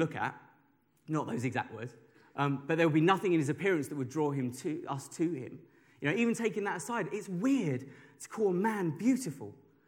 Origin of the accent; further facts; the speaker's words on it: Hornchurch, London, United Kingdom; growing up where I grew up in Hornchurch, you know, we lived on the outskirts of London.